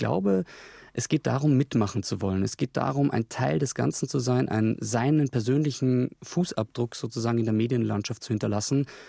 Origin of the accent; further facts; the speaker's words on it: Austria; Ich komme aus Österreich und ich habe eine 7-jährige Nichte